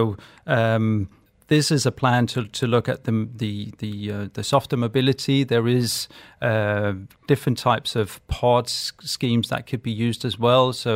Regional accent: Denmark; So I'm from Denmark, and in Denmark we probably have some of the highest cyclists in Copenhagen, at least.

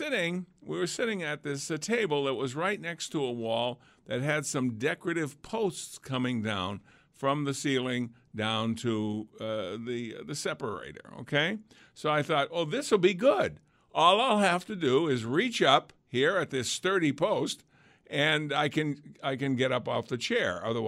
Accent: New England, United States; I'm from New England.

